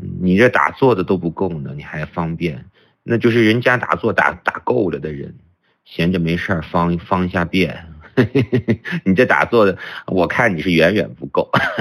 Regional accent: Kunming, Yunnan, China; also born or lived in United States; 我们昆明，我昆明人

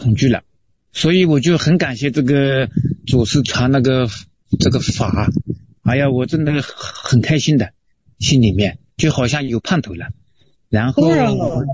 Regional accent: Jiangsu, China; 我们江苏那边离上海近嘛

